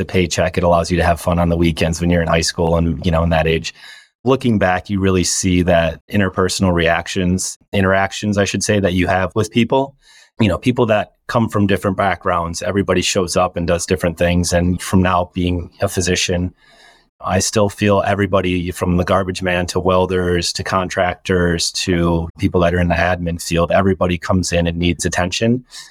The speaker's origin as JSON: {"language": "English", "town": "Shawano", "region": "Wisconsin", "country": "United States", "said": "So I'm initially from Shawano, kind of up near Green Bay."}